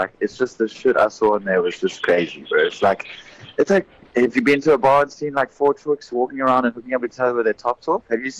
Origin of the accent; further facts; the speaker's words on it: South Africa; I was like, yo, I'm from South Africa, man.